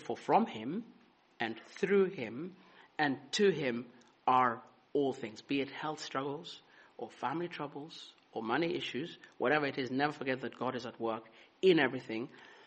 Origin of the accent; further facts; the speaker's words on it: Kenya; now in United Kingdom; So I was born and brought up in Kenya, met Rachel here in the UK, got married, served with the Anglican Church for five years first. And we tried to go back to Kenya in 2015